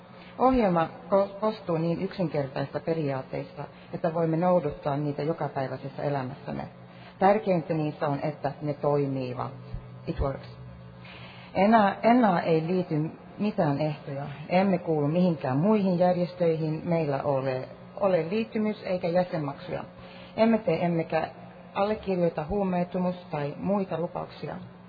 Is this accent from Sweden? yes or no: yes; Sweden; my parents are from Finland. I have a Finnish passport, but I'm born and raised in Sweden.